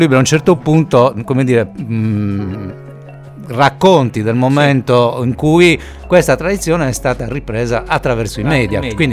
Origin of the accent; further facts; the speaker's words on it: Cagliari, Sardinia, Italy; rimasi stupito da cagliaritano non abituato, sai che noi cagliaritani con le tradizioni siamo